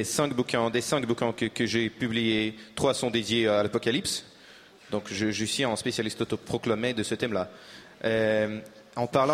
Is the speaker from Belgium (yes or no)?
no; Russia; je vous rappelle que je suis russe